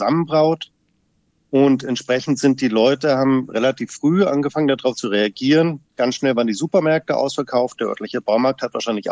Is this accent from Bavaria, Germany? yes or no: yes; Munich, Bavaria, Germany; now in Darwin, Australia; ich komme ursprünglich aus München, lebe jetzt aber seit 11 Jahren hier in Darwin